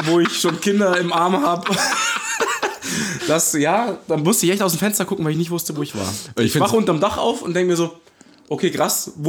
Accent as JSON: {"language": "German", "town": "Munich", "region": "Bavaria", "country": "Germany", "said": "als Münchner"}